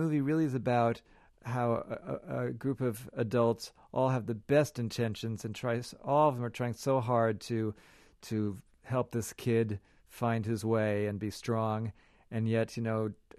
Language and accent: English; Denmark; Yes, I'm from Denmark, which is rather a tricky accent.